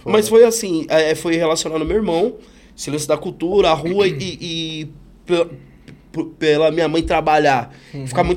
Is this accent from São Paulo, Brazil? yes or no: yes; São Paulo, Brazil; eu sou um cara, mano, nascido e criado em São Paulo, na Zona Sul de São Paulo. Ali no começo dos 80, o nascimento